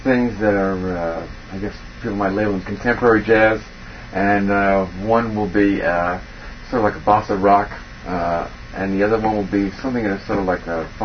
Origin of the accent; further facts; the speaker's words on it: New York, United States; Well, as a kid growing up in New York, the guitar was a popular instrument